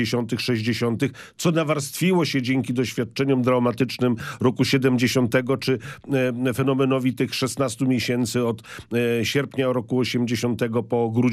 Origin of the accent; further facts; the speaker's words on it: Gdańsk, Pomeranian Voivodeship, Poland; ja jestem gdańszczaninem rodem z Warszawy, bo moi obydwoje rodzice urodzili się w Warszawie i przyjechali do Gdańska na studia. Urodziłem się w mieście, w którym było wiele śladów tego poprzedniego wypędzonego świata